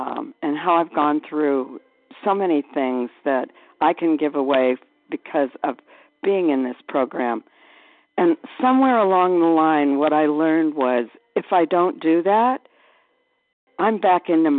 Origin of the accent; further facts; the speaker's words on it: Anthem, Arizona, United States; I'm from Anthem, Arizona, outside of Phoenix.